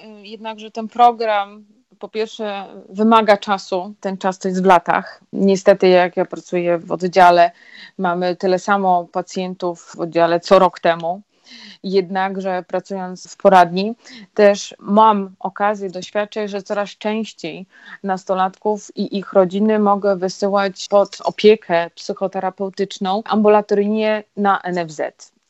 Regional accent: Białystok, Podlaskie Voivodeship, Poland; now in Warsaw, Poland; Ukończyłam Białostocki Uniwersytet Medyczny, jeszcze wtedy była Białostocka Akademia Medyczna. Zgadza się z tym rodowitą białostoczanką, jednakże względy osobiste spowodowały to, że mieszkam obecnie w Warszawie.

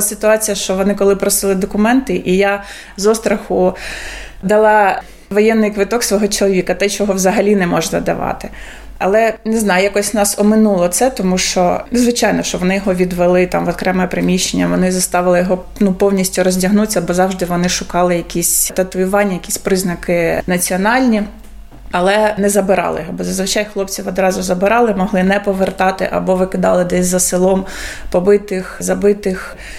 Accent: Kozachi Laheri, Kherson Oblast, Ukraine; Сама родом з Херсонської області, з села Козачі Лагері, але останні там майже 20 років проживала в місті Херсон з родиною, з чоловіком і з двома синами своїм.

